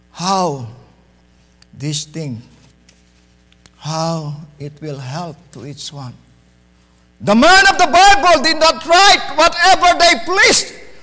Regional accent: Philippines; English is a second language; For me, it's hard to understand. I'm a Filipino. My accent is different.

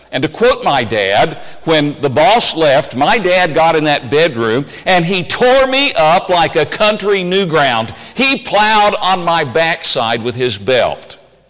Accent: Tennessee, United States; I grew up in Tennessee. I was the fourth of five children

